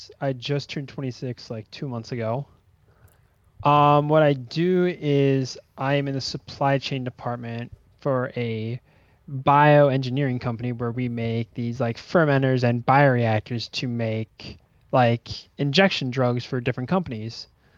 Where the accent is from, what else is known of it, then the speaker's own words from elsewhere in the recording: Lancaster, Pennsylvania, United States; I'm originally from the Amish country of Lancaster, Pennsylvania. Grew up surrounded by Amish people. I wasn't Amish, but just Amish farms everywhere.